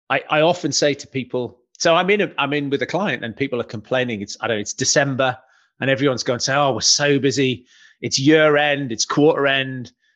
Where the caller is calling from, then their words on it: South East England, United Kingdom; Alex, I'm in the New Forest in England.